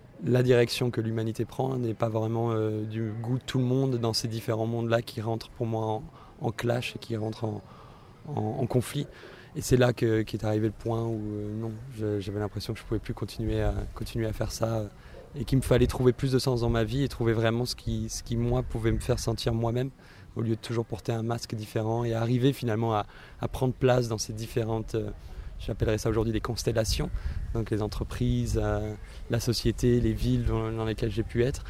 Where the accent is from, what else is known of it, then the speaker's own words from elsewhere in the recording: Nice, Provence-Alpes-Côte d'Azur, France; je suis né à Nice, dans le sud-est de la France, en 86, donc il y a 33 ans, d'un père espagnol et d'une mère allemande. Et en fait, j'ai vécu toute ma jeunesse dans le sud de la France. J'ai étudié à Aix-en-Provence.